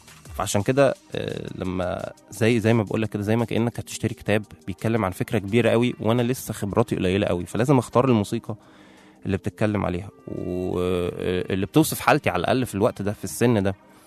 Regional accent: Egypt; كانت الشباب عندنا في مصر هنا بيعملوها لما مثلا يكون واحد صاحبك متضايق

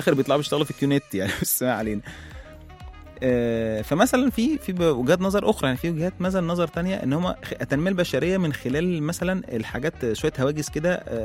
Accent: Egypt; فإحنا كمصريين يعني بنرجع تاني للدين

